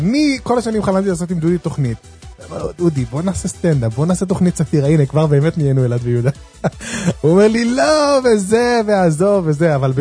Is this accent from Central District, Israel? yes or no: no; Jerusalem, Jerusalem District, Israel; אני, דרך אגב, אני מירושלים, אף אחד לא אמרנו את זה פה. דודי לא נמצא לפני, אני נמצא פה בירושלים, עיר הקודש.